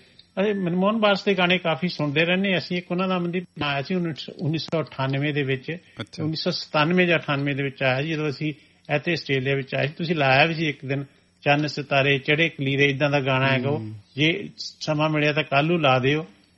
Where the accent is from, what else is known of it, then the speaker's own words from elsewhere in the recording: Malpur, Punjab, India; ਮੈਂ ਵੀ ਉਸੇ ਇਲਾਕੇ ਦਾ ਆ, ਉਹਨਾਂ ਦਾ ਪਿੰਡ ਹੱਲੂ ਵਾਲੇ ਆ ਤੇ ਮਾਲਪੁਰ ਦੇ ਆ, ਅਸੀਂ ਵੀ ਮਾਲਪੁਰ ਦੇ ਹੀ ਆ, ਸਾਡਾ ਪਿੰਡ ਦੂਜੇ ਪਾਸੇ ਆ।